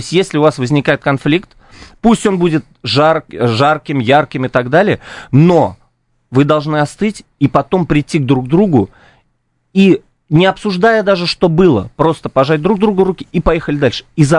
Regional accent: Penza, Penza Oblast, Russia; мы, как я уже говорил, из Пензы

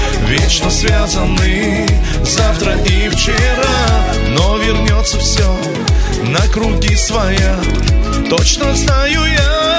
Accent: Yerevan, Armenia; Я из Еревана.

